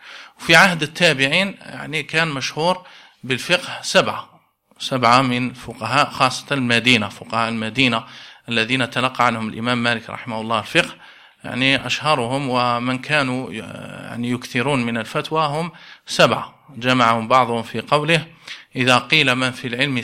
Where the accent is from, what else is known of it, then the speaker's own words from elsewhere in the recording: Morocco; هذه هي التي اشتهرت عندنا في المغرب